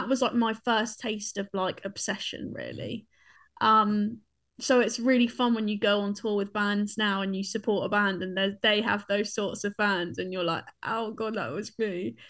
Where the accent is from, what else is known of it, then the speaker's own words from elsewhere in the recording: South East England, United Kingdom; growing up on the Isle of Wight was so fun. I had such a fun childhood, you know, just surrounded by like beaches. It's a quiet place. It's beautiful as well.